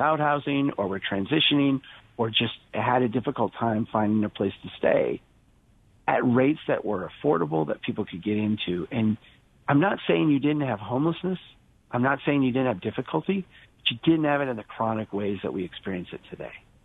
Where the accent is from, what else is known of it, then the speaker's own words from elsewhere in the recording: Brainerd, Minnesota, United States; when we look at homeowners across Duluth, across my hometown of Brainerd, across really any city